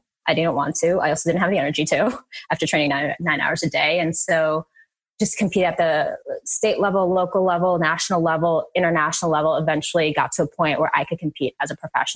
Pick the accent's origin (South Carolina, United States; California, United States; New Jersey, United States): New Jersey, United States; Jersey City; born there; So this was when I was born in Jersey City. So this is when we were living up there.